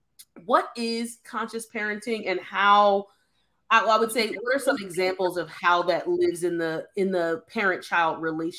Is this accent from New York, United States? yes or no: no; Philadelphia, Pennsylvania, United States; I'm from Philadelphia, so in Philadelphia, Quaker schools.